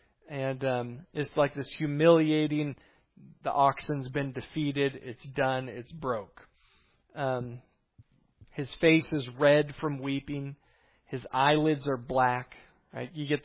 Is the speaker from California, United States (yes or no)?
no; Montana, United States; So here we come from Montana, like having never been on waves.